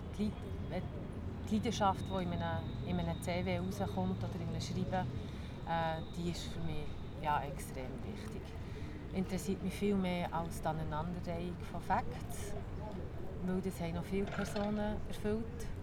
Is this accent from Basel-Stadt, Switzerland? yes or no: no; Bern, Switzerland; Ich bin aus Bern